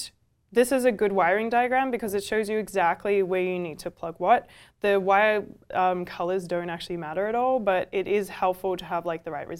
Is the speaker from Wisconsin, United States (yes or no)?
no; New York, United States; they're also New York based. So I'm from New York.